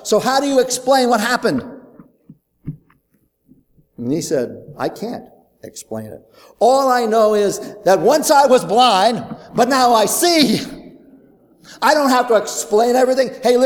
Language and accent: English; Brooklyn, New York, United States; born there; Listen, I was born in Brooklyn, New York. I rode the subways.